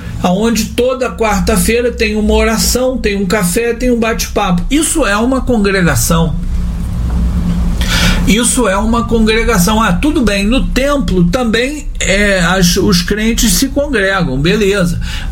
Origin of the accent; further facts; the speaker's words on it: Rio de Janeiro, Brazil; Eu que sou de Copacabana, quando eu morava no Rio